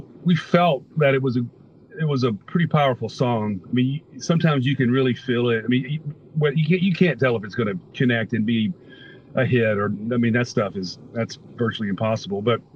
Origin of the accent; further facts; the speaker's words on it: the South, United States; I'm from the South.